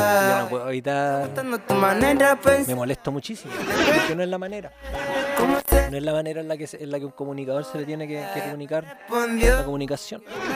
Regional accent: Chile; Si acá somos todos chilenos.

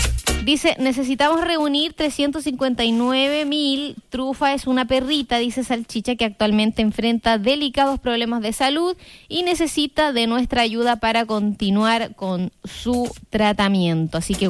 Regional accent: Chile; como buen chileno, comprando el regalo a última hora

